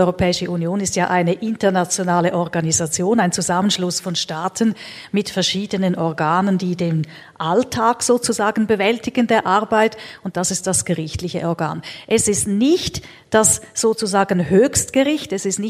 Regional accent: Switzerland; Ich verstehe sehr gut, dass man das auf der anderen Seite bei uns in der Schweiz nicht einfach findet.

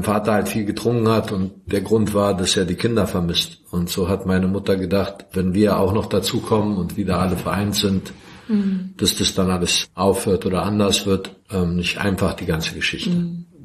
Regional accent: Croatia; now in Germany; also ich komme ursprünglich aus Kroatien und lebe seit 34 Jahren in Deutschland.

